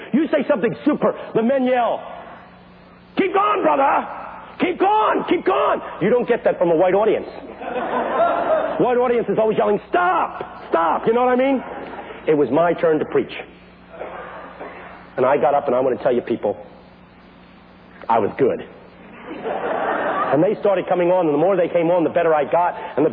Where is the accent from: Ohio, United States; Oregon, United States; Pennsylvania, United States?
Pennsylvania, United States; Philadelphia; I belong to a black church in West Philadelphia. I grew up in West Philadelphia. The community's all black now.